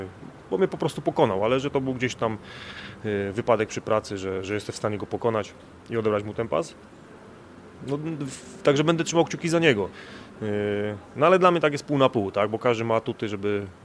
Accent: Cieszyn, Silesian Voivodeship, Poland; jedziemy do Cieszyna, do mojego rodzinnego miasta

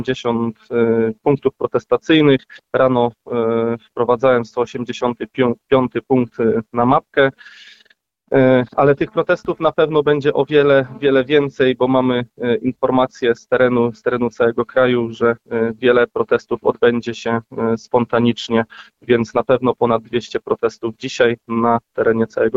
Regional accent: Warmian-Masurian Voivodeship, Poland; ja jestem tutaj z północy kraju, spod Elbląga

